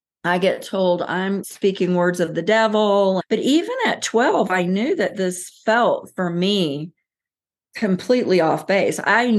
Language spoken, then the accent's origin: English; Bible Belt, United States; Now, I grew up in the Bible Belt, and I was either boring Baptist church, or they would go to a Pentecostal